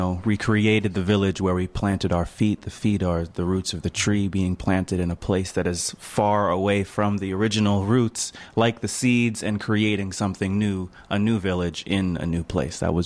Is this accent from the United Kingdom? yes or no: no; Canada; And I grew up in Canada, so that's always in my mind